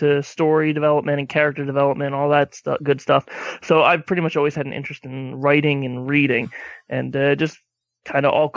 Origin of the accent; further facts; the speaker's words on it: New York, United States; I grew up hanging out in the Simon & Schuster office in New York.